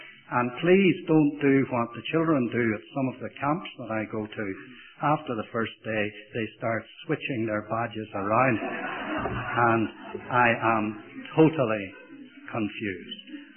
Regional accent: Ireland; accent: Irish; If a few Irishisms come in here and there

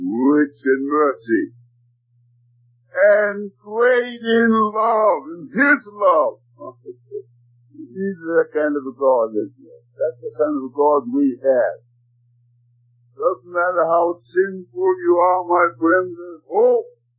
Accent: Denmark; now in Canada; During the Depression years when we came over from Denmark to Canada, my father had bought a farm

